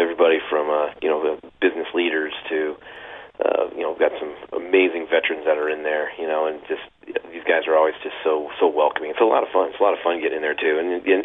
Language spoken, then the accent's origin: English; Wisconsin, United States; also born or lived in East St. Louis, United States; It's insane. It's nuts. And there's times where my mom said, I ended up actually growing up in Wisconsin